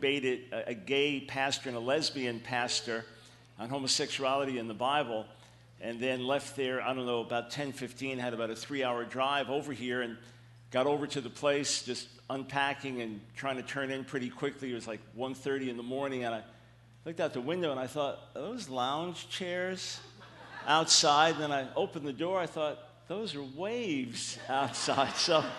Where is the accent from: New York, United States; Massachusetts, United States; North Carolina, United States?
New York, United States; I'm from New York, and we're pretty quick from New York.